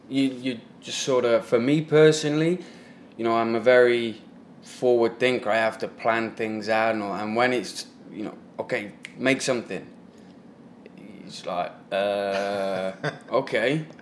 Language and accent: English; England, United Kingdom; I think the fact that I'm English